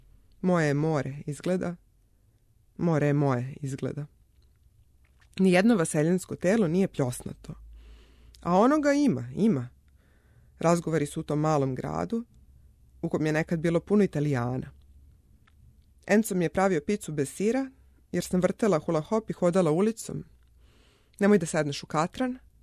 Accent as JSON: {"language": "Serbian", "town": "New Belgrade", "region": "Belgrade", "country": "Serbia", "tie": "born or raised there", "also_born_or_lived": "Montenegro", "said": "većina tih sećanja jeste iz Crne Gore, ali odrasla sam na Novom Beogradu"}